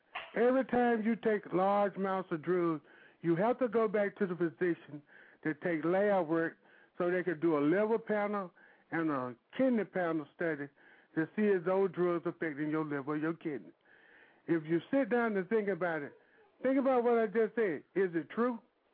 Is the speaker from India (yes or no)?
no; Wilson, North Carolina, United States; as my godson stated. I'm from Wilson, North Carolina.